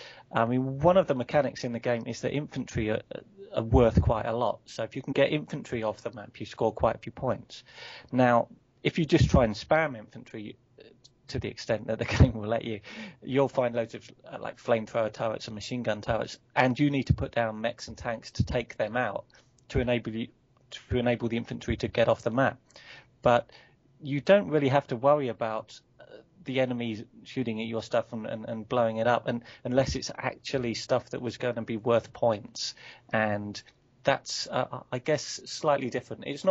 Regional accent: United Kingdom; because I'm British and I'm very British

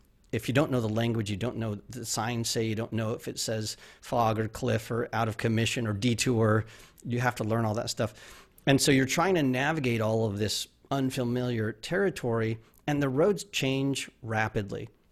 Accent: Arizona, United States; I'm from Arizona, so it's pretty simple to get into Mexico.

